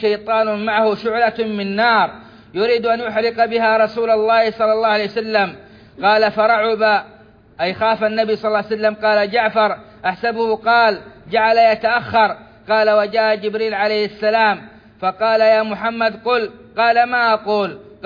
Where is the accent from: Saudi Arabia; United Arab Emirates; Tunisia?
Saudi Arabia; بلادنا السعودية